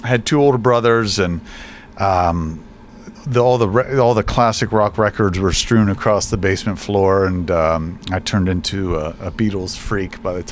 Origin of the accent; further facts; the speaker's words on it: Steubenville, Ohio, United States; I was born and raised in Steubenville.